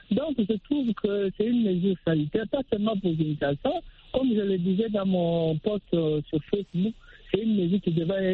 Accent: DR Congo; ici chez nous en République démocratique du Congo

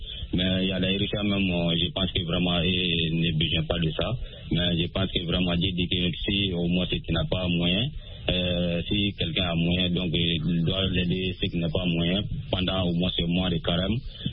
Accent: Sonikeni, Mali; toujours dans mon village natal à Sonikeni.

